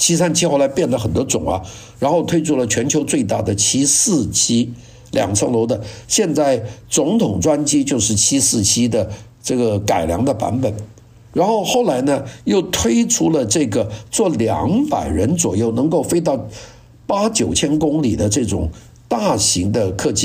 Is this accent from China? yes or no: yes; China; 707我们中国人第一次见是1972年